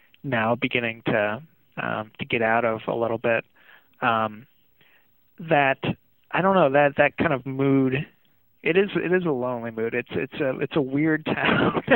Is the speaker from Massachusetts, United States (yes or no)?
no; Erie, Pennsylvania, United States; a lot of my memories of growing up in Erie, and kind of, especially in the 80s